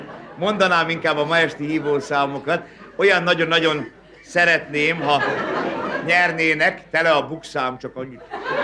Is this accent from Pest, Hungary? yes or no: no; Debrecen, Hajdú-Bihar, Hungary; Debreceni különben a hívás, úgyhogy... Örülök, hogy Debrecennel játszhatunk, mert én is debreceni vagyok. Oda jártam kollégiumba